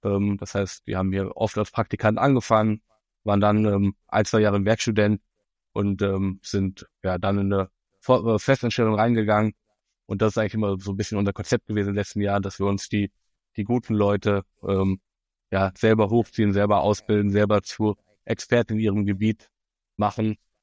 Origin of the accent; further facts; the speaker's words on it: Frankfurt, Hesse, Germany; also als Frankfurter Jungs träumen wir davon, das mal zu machen.